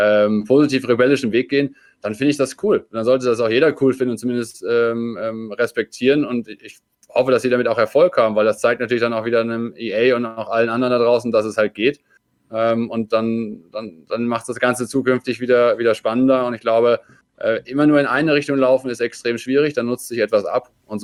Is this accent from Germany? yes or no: no; Austria